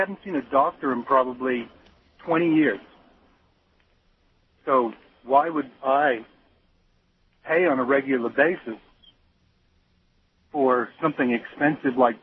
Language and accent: English; New Zealand; now in United States; I moved here from New Zealand, and in New Zealand, healthcare is covered by the country.